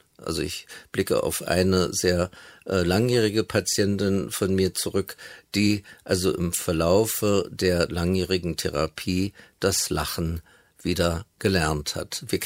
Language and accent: German; Berlin, Germany; Also so in der Nachkriegszeit gab es in Berlin, wo ich aufgewachsen bin, in West-Berlin